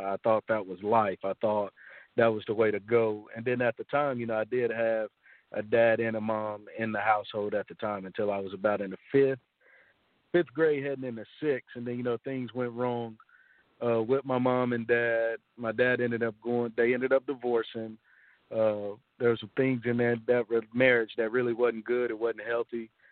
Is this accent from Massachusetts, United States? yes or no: no; Texas, United States; now in Little Rock, United States; I'm from Texas. And then through life, I ended up graduating high school from Fayetteville.